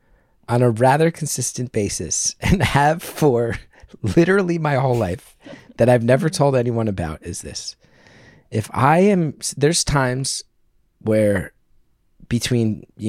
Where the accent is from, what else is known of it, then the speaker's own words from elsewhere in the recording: West Orange, New Jersey, United States; I mean, he's from South Orange. I'm from West Orange.